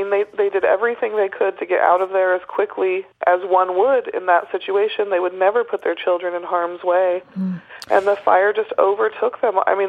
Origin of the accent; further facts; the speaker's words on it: Redwood Valley, California, United States; Yeah, I grew up in Redwood Valley along with my sister. My parents have been in the community for about 45 years. It's very small.